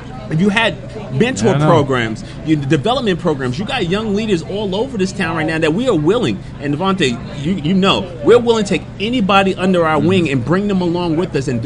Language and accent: English; New York, United States; I'm from New York, and I grew up in that time.